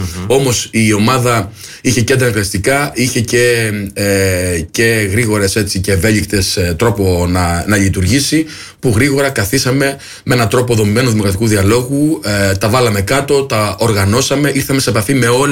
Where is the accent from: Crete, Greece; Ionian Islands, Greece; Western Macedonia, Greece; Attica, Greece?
Crete, Greece; Heraklion; Έχουμε σημαντικά προσόντα και ως Έλληνες και ως Κρητικοί, αλλά και ως Ηρακλειώτες